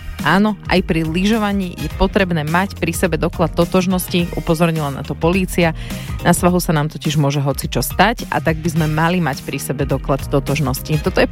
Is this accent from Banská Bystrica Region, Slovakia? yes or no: yes; Žarnovica, Banská Bystrica Region, Slovakia; ja pochádzam zo stredného Slovenska. U nás v Žarnovici sa teda hovorilo obzerance s makom.